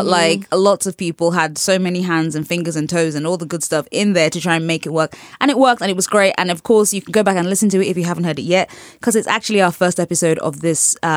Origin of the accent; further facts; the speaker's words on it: United Kingdom; A part of me is, as a British person, I always, my urge is to downplay stuff